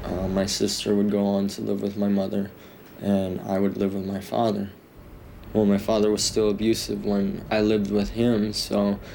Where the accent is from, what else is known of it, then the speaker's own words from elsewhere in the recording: Colorado Springs, Colorado, United States; I grew up in Colorado Springs. My father was in the military for about 8 years, and he was stationed in Fort Carson for a while.